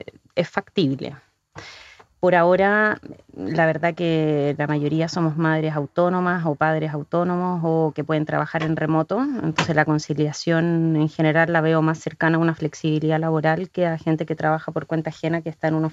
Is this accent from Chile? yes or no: yes; Chile; no es mi caso, soy chilena, acá no tengo la familia